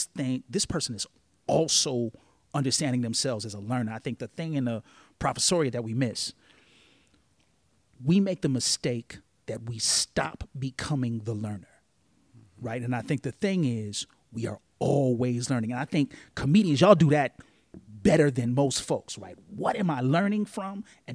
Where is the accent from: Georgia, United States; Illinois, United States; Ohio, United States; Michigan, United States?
Illinois, United States; Chicago; I go to places and you say, yeah, you know, I'm from Chicago. And then they go, have you gotten shot?